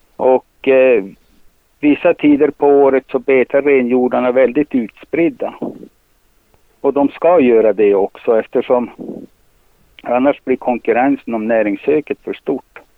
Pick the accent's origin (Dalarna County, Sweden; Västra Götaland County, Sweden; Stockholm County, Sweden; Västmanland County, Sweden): Dalarna County, Sweden; Idre; Vi är ju från Idre sameby, och vi är väldigt hårt drabbade